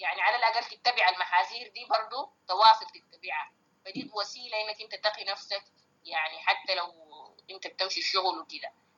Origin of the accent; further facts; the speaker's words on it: Sudan; عندنا في السودان